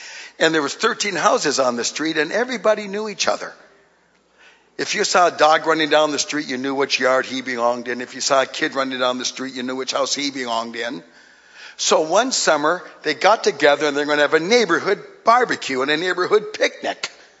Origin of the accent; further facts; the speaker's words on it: Duluth, Minnesota, United States; born there; Now, I was born in Duluth, Minnesota.